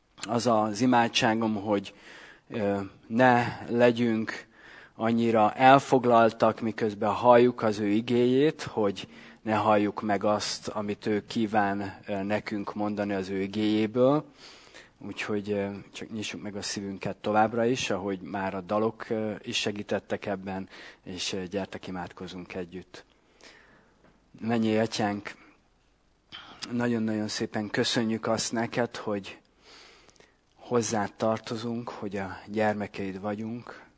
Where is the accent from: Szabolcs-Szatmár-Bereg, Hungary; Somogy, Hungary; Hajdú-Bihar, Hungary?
Hajdú-Bihar, Hungary; Debrecen; és én 6 éves korunk óta ismerjük egymást, gyerekkori játszó pajtások voltunk, Debrecenben, ahogy felnőttünk.